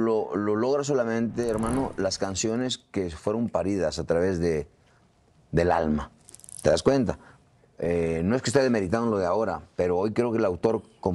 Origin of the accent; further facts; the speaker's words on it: Platón Sánchez, Veracruz, Mexico; Nací en la Huasteca veracruzana, llamado Platón Sánchez Veracruz, un pueblito que en aquel tiempo, cuando yo estaba en el pueblo, salimos joven, era de 5.000 habitantes.